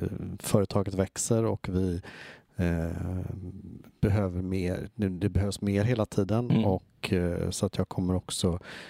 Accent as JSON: {"language": "Swedish", "town": "Gothenburg", "region": "Västra Götaland County", "country": "Sweden", "lives_now": "Stockholm, Sweden", "said": "Jag är göteborgare i grunden och flyttade till Stockholm för att gå på Beckmans designskola."}